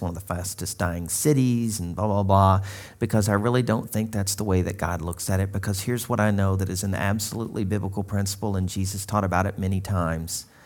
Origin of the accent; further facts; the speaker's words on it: Arkansas, United States; I am from Arkansas, so I know some of these things, all right?